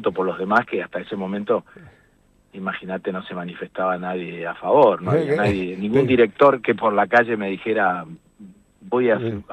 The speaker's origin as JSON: {"language": "Spanish", "town": "Paraná", "region": "Entre Ríos", "country": "Argentina", "tie": "born or raised there", "said": "esas historias que yo vivía cuando era chico en Paraná, en mi barrio, algún día iban a interesarle a los demás"}